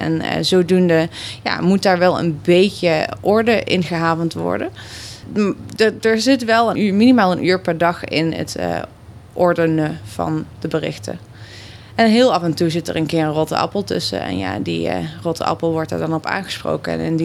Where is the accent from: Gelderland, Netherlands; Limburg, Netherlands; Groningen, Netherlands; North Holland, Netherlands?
Limburg, Netherlands; Maastricht; ik kom zelf uit Maastricht. Af en toe komt die zachtigheden nog tussendoor.